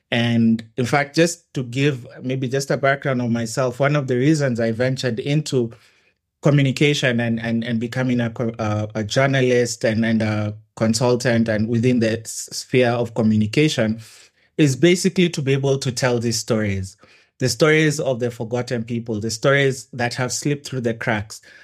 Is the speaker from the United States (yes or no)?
no; Kenya; Yes, I've been born and raised in Kenya.